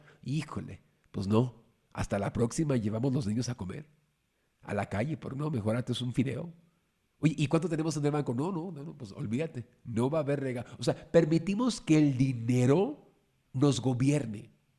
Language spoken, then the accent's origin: Spanish; Mexico; pues bueno, soy mexicano